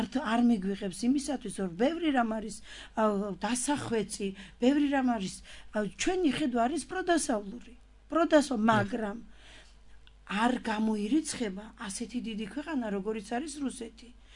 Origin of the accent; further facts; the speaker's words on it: Samegrelo-Zemo Svaneti, Georgia; ყველა ჩემი ახლობელი და ნათესავი იქ მე ძირითადად სამეგრელოდან ვარ და იქ ცხოვრობდა.